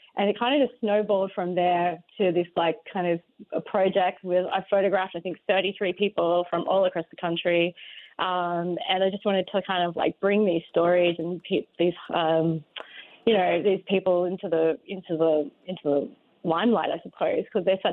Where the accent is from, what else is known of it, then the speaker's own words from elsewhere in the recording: Australia; Yes, I am. I'm from Australia.